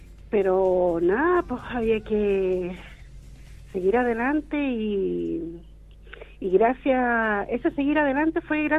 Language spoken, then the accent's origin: Spanish; Santiago, Santiago Metropolitan Region, Chile; cuando yo vivía en Santiago, nací y criada en Santiago